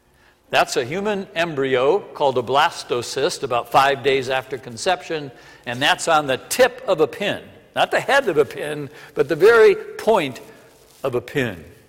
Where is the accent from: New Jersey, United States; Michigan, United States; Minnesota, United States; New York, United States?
Minnesota, United States; pretty much stay in Iowa now, except for occasions like this, come to Minnesota, my home state.